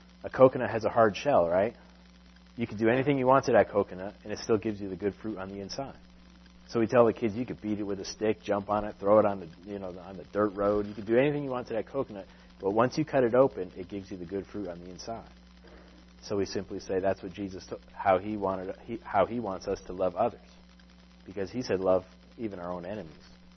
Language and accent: English; Connecticut, United States; I grew up in Connecticut. I mean, it's natural. We just turn on our faucet, right?